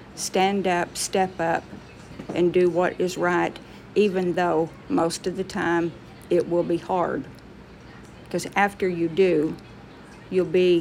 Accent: Texas, United States; And being a Texan, I say naw and y'all.

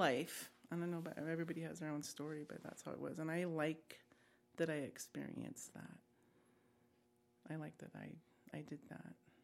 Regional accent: Ganado, Arizona, United States; born there; I've been to Arizona. I was born in Arizona in Ganado, at Sage Memorial Hospital

